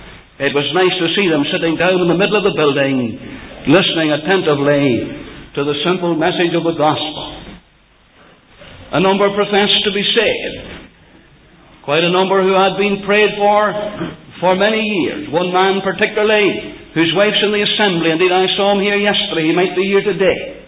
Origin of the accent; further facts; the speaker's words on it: Banbridge, Northern Ireland, United Kingdom; I was brought up in Banbridge. My father and mother went to live there when I was 1 year old. And I stayed there until 1941.